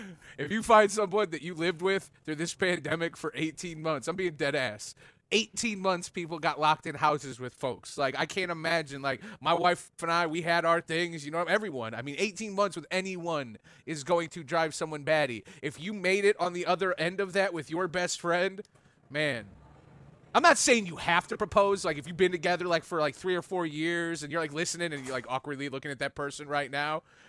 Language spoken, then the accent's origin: English; United States; as an American, as a proud husband